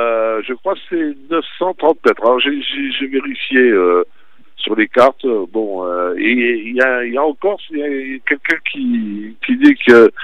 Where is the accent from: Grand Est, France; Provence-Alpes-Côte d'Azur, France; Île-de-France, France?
Provence-Alpes-Côte d'Azur, France; Marseille; Enfin, on est Marseillais et Aixois, donc on est du Sud